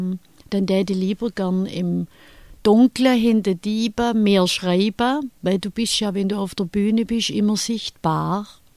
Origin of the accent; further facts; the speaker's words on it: Hemmendorf, Lower Saxony, Germany; Ich gehe gern heim und ich bin auch gern in Hemmendorf